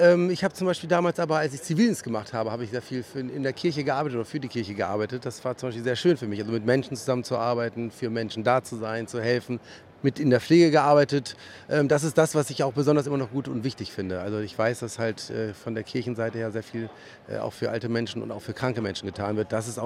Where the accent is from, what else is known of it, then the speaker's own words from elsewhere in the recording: Hanover, Lower Saxony, Germany; man ist Hannoveraner und freut sich darüber und ist ganz, glaube ich, entspannt